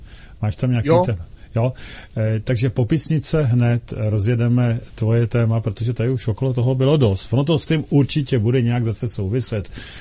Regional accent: Plzeň, Plzeň Region, Czechia; tady jsme dva z Plzně, jak Olda Lukáš, tak já

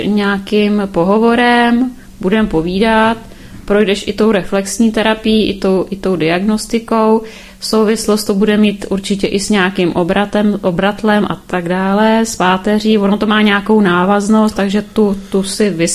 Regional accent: Libice nad Cidlinou, Central Bohemian Region, Czechia; já jsem z Libice nad Cidlinou, mám tam poradenství, firma je Krásná živa

